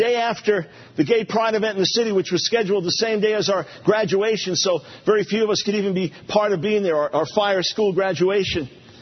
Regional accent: New York, United States; now in Concord, United States; And even though I'm a New Yorker, as most all of you know, and I would have rather been someone else than in Charlotte initially. Now I'm thrilled that we're in the greater Charlotte area here in Concord

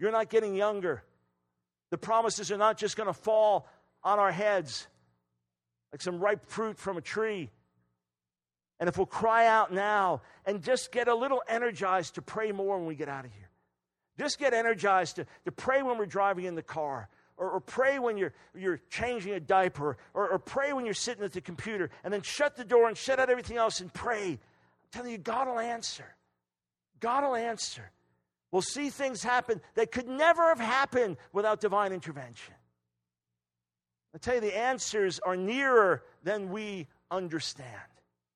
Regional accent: New York, United States; being on the radio every day in New York, being a New Yorker myself

